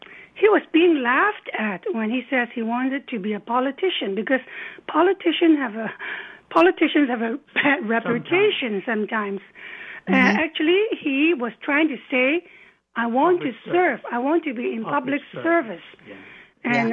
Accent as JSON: {"language": "English", "country": "Hong Kong", "tie": "born or raised there", "said": "Well, you know, we grew up in Hong Kong, both of us, and it was very open in terms of beliefs."}